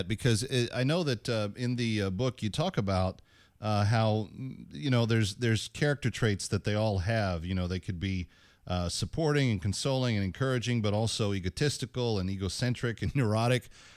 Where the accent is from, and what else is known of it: Dallas, Texas, United States; born or raised there